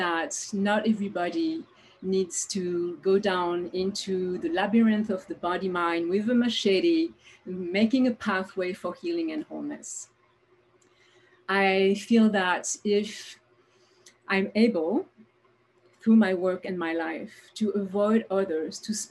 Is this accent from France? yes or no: yes; France; born there; accent: French; English is a second language; moved away; also born or lived in California / New Zealand / Hawaii / British Columbia; you must have recognized a French accent. Yes, I was born in France and I lived in California, in New Zealand, in Hawaii, in British Columbia, in Indonesia